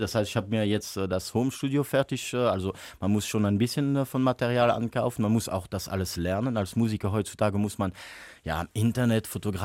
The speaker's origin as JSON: {"language": "German", "town": "Büllingen", "region": "Wallonia", "country": "Belgium", "lives_now": "Liège, Belgium", "said": "Ich stamme ja auch aus der DG, ich bin aus Büllingen und irgendwie ist das dann auch, ja, ich wohne in Lüttich, arbeite in Brüssel"}